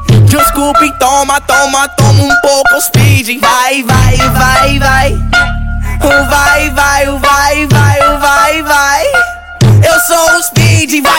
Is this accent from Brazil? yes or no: no; Portugal; Eu sou de Portugal. Eu só falo português.